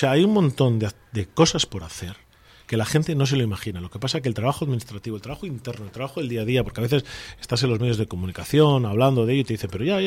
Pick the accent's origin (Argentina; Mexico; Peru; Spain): Spain; Laredo, Cantabria; aquí hay un chiringuito y en mi pueblo no, en Laredo no.